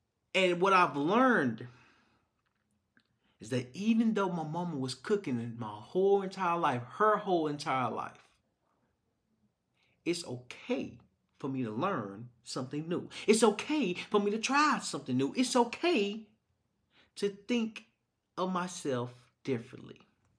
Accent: Little Rock, Arkansas, United States; I'm from Little Rock, Arkansas.

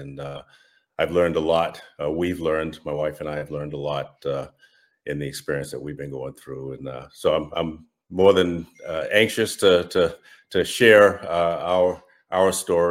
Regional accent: Massachusetts, United States; I'm from Massachusetts, if you can't tell from my accent, and born and raised, grew up in a nice lower middle class neighborhood.

